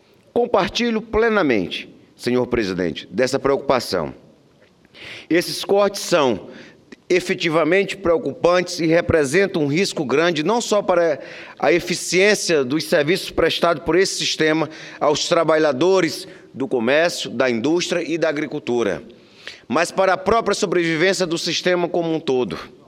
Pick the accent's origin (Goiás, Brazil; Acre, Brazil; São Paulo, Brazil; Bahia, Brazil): Acre, Brazil; Cruzeiro do Sul; no meu município, na minha terra natal, que se chama Cruzeiro do Sul